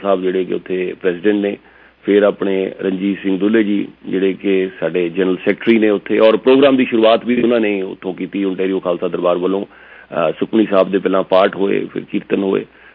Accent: Chandigarh, India; born there; India ਦੇ ਵਿੱਚ ਇੱਕੋ ਹੀ ਸ਼ਹਿਰ ਹੈ ਜਿਹਨੂੰ ਸਿਟੀ ਬਿਊਟੀਫੁਲ ਕਿਹਾ ਜਾਂਦਾ ਹੈ, ਮੇਰਾ ਜਨਮ ਉੱਥੇ ਹੋਇਆ

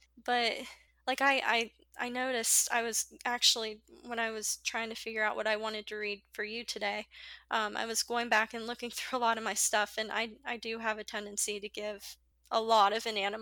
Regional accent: East Liverpool, Ohio, United States; I'm from East Liverpool, Ohio, and East Liverpool, Ohio, it's actually, at one time, it was considered the pottery capital of the United States.

